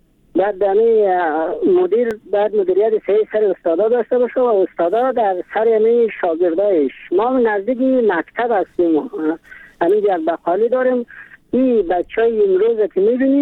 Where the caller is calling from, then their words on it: Mazar-i-Sharif, Balkh, Afghanistan; از مزار شریف